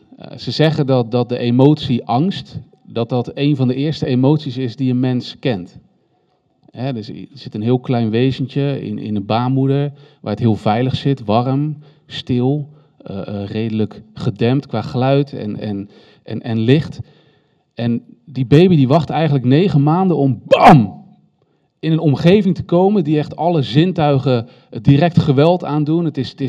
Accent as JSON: {"language": "Dutch", "region": "Randstad", "country": "Netherlands", "moved": "yes", "lives_now": "Steenwijk, Netherlands", "said": "Ik woon dus nu in Steenwijk vanaf augustus. Ik kom oorspronkelijk uit de Randstad. En mijn voornemen was om altijd onder de IJssel te blijven, maar dat is niet gelukt."}